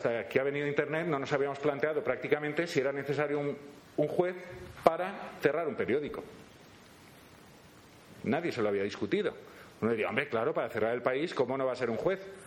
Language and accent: Spanish; Valencia, Valencian Community, Spain; No, yo vengo de Valencia